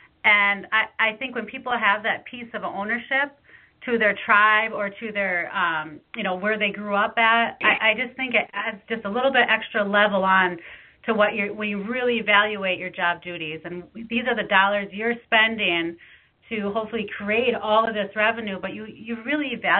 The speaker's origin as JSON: {"language": "English", "region": "Ohio", "country": "United States", "tie": "born or raised there", "said": "I mean, where I grew up in Ohio, it was all cornfields and farmers, and now I'm moving to a reservation"}